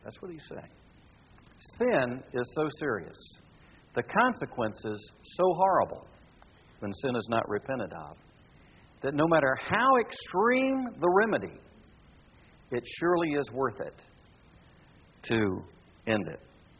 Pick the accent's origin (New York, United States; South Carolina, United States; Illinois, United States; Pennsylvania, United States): South Carolina, United States; Myrtle Beach; I was raised on the Atlantic Ocean. Our home was as close to the Atlantic Ocean in Myrtle Beach, South Carolina